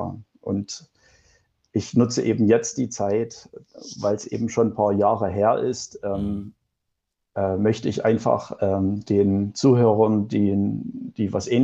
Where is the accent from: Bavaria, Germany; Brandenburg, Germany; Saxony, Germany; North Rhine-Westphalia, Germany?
Saxony, Germany; Schlettau; born there; now in Aue, Germany; ich bin aktuell in Aue und komme gebürtig aus Schlettau im schönen Erzgebirge